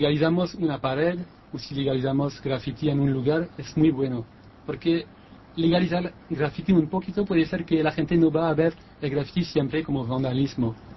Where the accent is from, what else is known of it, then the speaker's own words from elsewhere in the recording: Belgium; Spanish is a second language; now in Uruguay; yo vine de Bélgica y disculpa para mí uruguayo, no es perfecto.